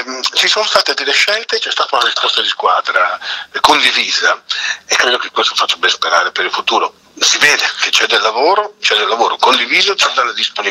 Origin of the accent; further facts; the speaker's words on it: Emilia-Romagna, Italy; io sono emiliano, lui era romagnolo, siamo due popoli differenti, devo dire, però il dialetto è abbastanza comune